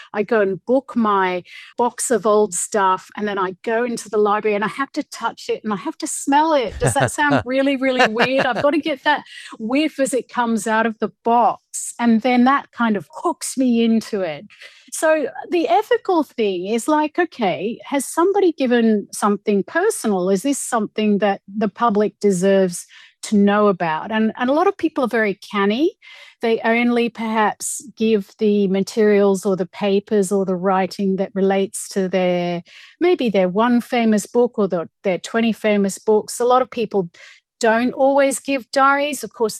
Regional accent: Hong Kong; growing up in Hong Kong, I always wondered, was I white or was I, I knew my mum was part Chinese.

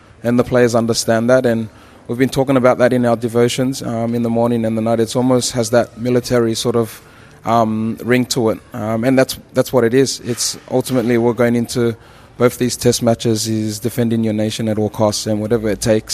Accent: Koro, Eastern Division, Fiji; I'm from Nambuna Koro. It's an island off the mainland, so we're on Viti level at the moment. My island is a 15-hour boat ride from...

